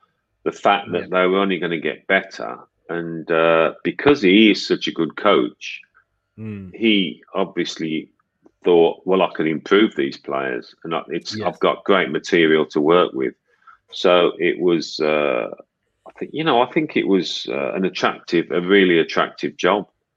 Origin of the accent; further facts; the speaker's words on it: Birmingham, West Midlands, United Kingdom; I mean, I was a Villa fan when I was a boy. I'm from Birmingham.